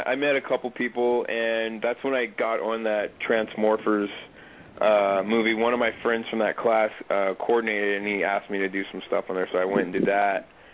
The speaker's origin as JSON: {"language": "English", "town": "Ontario", "region": "California", "country": "United States", "tie": "born or raised there", "said": "I grew up in Ontario, California."}